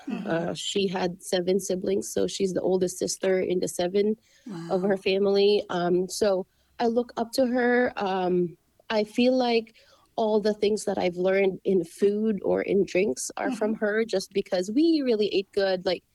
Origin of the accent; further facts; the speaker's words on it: Parañaque, Metro Manila, Philippines; I was in Parañaque. That's where I grew up. That's my hometown.